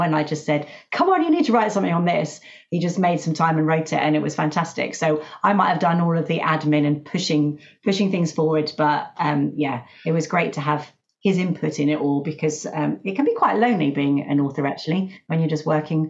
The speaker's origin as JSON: {"language": "English", "country": "United States", "tie": "born or raised there", "said": "I grew up in America and used to sound like an American."}